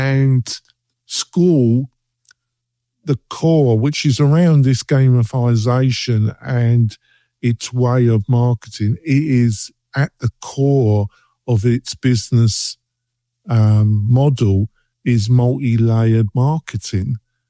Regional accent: England, United Kingdom; now in United States; I live in America. I've been here. You would never realise that. But in the UK, where I was brought up in England

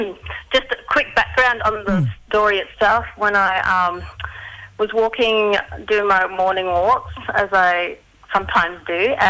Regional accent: Queensland, Australia; So, Gugu Yalanji Jaldu, so just north of Cairns. So I have my links to Gugunyungu, Gubriwara, and Jule Wara, which is Daintree, Mossman

